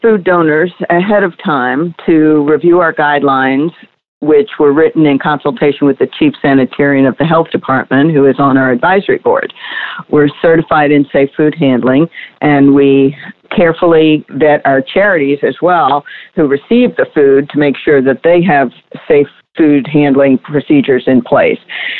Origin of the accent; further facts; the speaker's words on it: New York, United States; now in Houston, United States; I grew up in New York and moved to Houston over 30 years ago.